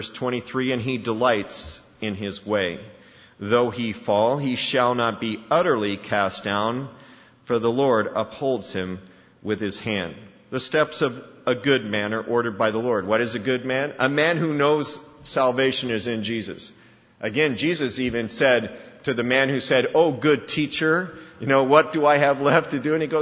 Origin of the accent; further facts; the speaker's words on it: Colorado, United States; Growing up in Colorado, we'd see meadows up in the highlands of the Rocky Mountains